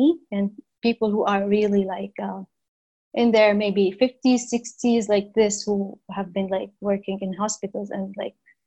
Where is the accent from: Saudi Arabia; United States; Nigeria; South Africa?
Saudi Arabia; English is a second language; I am a woman, a Muslim, Arab. I'm obviously from Saudi Arabia. Mm-hmm. I am a mom of two kids. I'm physically able. And I am an Arabic and English speaker. I am heterosexual.